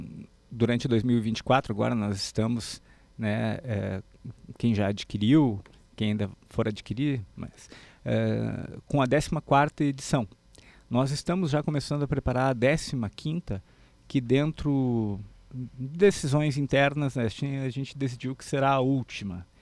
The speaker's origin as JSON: {"language": "Portuguese", "town": "Cachoeira do Sul", "region": "Rio Grande do Sul", "country": "Brazil", "tie": "born or raised there", "lives_now": "Passo Fundo, Brazil", "said": "Mas eu lembro de quando eu era pequeno, criança, e não morava em Passo Fundo, sou natural de Cachoeira do Sul."}